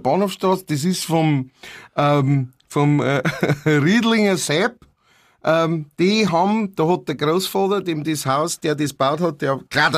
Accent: Straubing, Bavaria, Germany; Ich bin von Straubing. Ich bin von Straubing

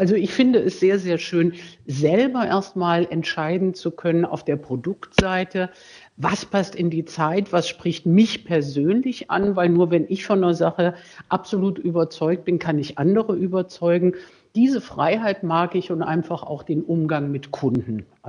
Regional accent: Hesse, Germany; now in Rhine-Main area, Germany; bin dann aus persönlichen Gründen wieder zurück in den Großraum Kassel, wo ich herstamme

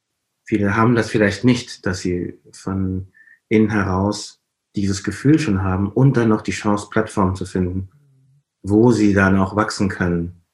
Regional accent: Nigeria; Chi heißt bei uns in Ibo, also Nigeria, Gott.

